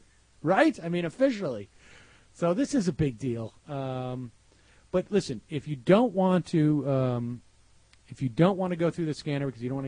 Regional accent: Massachusetts, United States; I'm from Massachusetts. We say RapeScan.

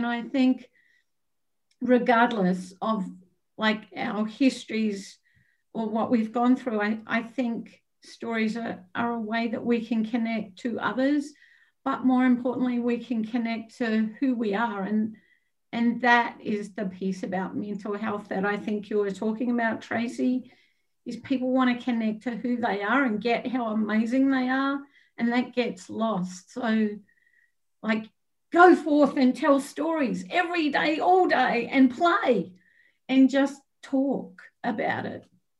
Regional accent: Australia; you all know I'm Australian, g'day.

